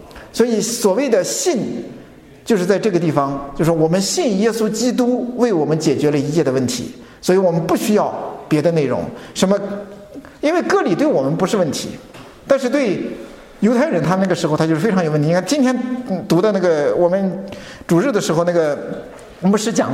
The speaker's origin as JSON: {"language": "Chinese", "country": "China", "said": "所以很多的时候，我们中国人就是有的时候讨论一些这些问题的时候"}